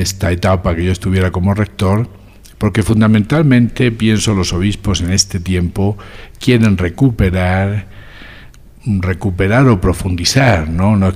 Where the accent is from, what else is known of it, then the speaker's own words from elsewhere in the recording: Murcia, Region of Murcia, Spain; born there; Yo nací en Murcia, ¿no?